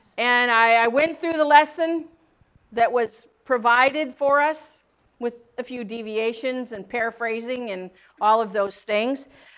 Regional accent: Wyoming, United States; I grew up in Wyoming. Lots of wildlife and things running across the road there.

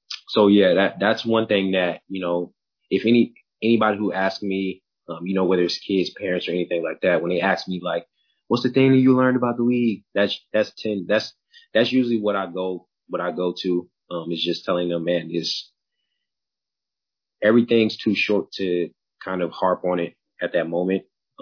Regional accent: Pensacola, Florida, United States; born there; also born or lived in Mississippi / Georgia / North Carolina; Yeah, so I was born in Pensacola, Florida. My father was in the military. My mother works for the military. So around about 7, 8, I would say, we started moving a lot. Moved to Mississippi, Georgia, North Carolina.

